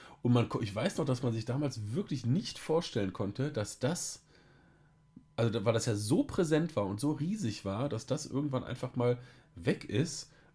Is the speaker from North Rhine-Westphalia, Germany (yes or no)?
yes; Krefeld, North Rhine-Westphalia, Germany; Ja, ich bin in Krefeld zur Schule gegangen